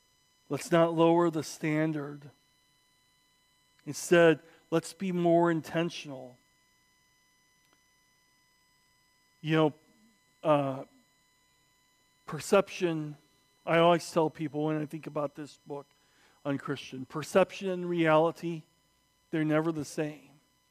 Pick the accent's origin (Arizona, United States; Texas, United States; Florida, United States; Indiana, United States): Indiana, United States; also born or lived in Arkansas; I was born in Arkansas and raised in Indiana.